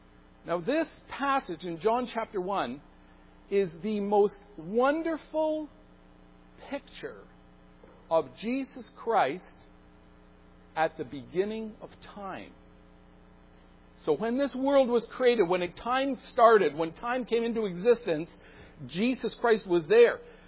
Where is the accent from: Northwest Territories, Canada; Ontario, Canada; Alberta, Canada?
Ontario, Canada; Toronto; born there; in Toronto, downtown Toronto, on June the 25th, 1959, and my parents, I'm sure, were very happy.